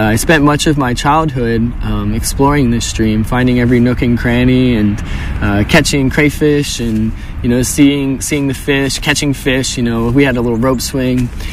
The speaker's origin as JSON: {"language": "English", "town": "Silver Spring", "region": "Maryland", "country": "United States", "said": "I come from Silver Spring, Maryland, a suburb of D.C."}